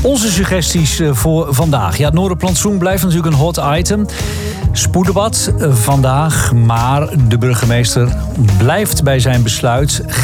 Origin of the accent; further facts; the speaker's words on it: Netherlands; Aan de andere kant zijn we natuurlijk als Nederlanders sinds jaar en dag het ultieme fietsland. En kunnen we in Nederland bij wijze van spreken eerder fietsen dan lopen.